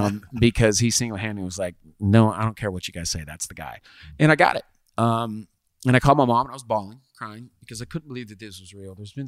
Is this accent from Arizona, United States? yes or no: no; Dallas, Texas, United States; And keep in mind, I was born in Dallas, right? Like, I'm like, you know, that's where I'm from.